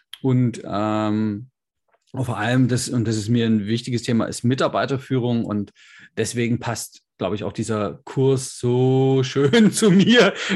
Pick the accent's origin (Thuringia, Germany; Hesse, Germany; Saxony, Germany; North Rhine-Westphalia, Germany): Saxony, Germany; Leipzig; Also, wo komme ich her? Aus Leipzig